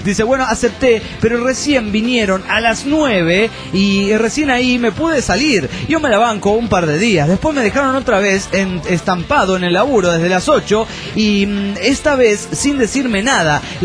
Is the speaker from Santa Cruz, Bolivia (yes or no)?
no; Potosí, Bolivia; de Potosí, Bolivia.